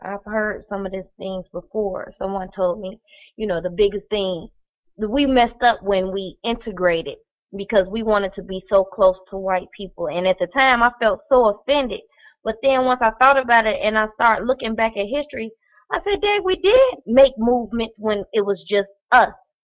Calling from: Chicago, Illinois, United States; I'm calling from Chicago, Illinois.

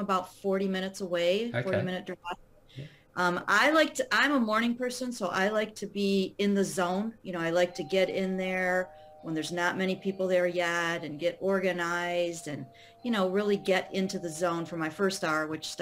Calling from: Sterling Heights, Michigan, United States; I'm calling in from Michigan. I live in Sterling Heights, which is a suburb of Detroit.

